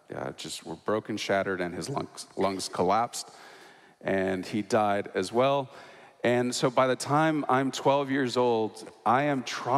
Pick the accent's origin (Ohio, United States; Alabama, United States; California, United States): California, United States; born there; also born or lived in Mexico; I was born in California. I've lived all over Northern California, Southern California, and I lived in Mexico for 3 years.